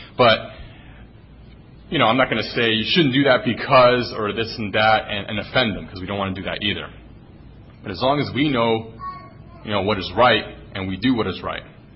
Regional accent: Germany; And they asked what team that was. And I said, oh, that was Germany.

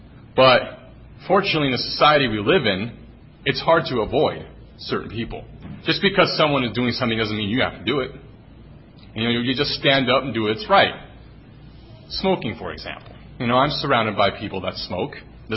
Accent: Germany; And they asked what team that was. And I said, oh, that was Germany.

